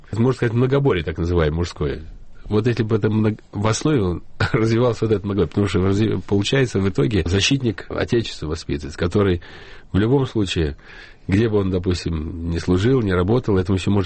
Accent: Kazan, Tatarstan, Russia; first language Ukrainian; also born or lived in Lviv; Ну, по роду я, когда родился в Львове, я был, конечно, на украинском языке разговаривал. Затем уже, когда приехали в Казань, русский язык стал моим основным языком общения.

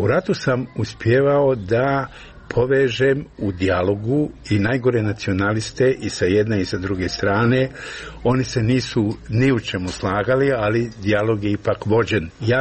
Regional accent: Mostar, Federation of Bosnia and Herzegovina, Bosnia & Herzegovina; nagrada koju dobijam u mom rodnom gradu

